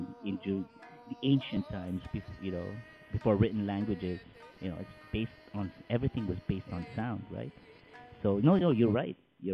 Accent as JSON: {"language": "English", "country": "Philippines", "tie": "born there", "said": "I was born in the Philippines, and Philippines has a lot of Spanish influence, right?"}